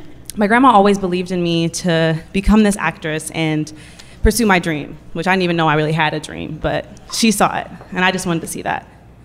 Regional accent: Oakland, California, United States; I'm from Oakland, and I already know Oakland has a negative connotation behind it.

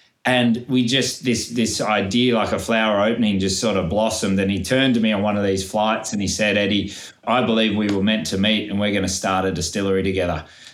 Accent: Byron Bay, New South Wales, Australia; So went to Brisbane from Byron Bay. When you're a kid growing up in Byron, it's one of those places you got to leave, but you know your heart's always going to take you back there one day

